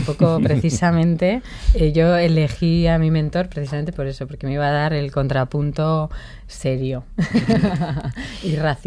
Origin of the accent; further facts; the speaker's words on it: Bilbao, Basque Country, Spain; Ahí es nada, somos de Bilbao, nacimos en Bilbao y así lo queremos hacer saber al mundo.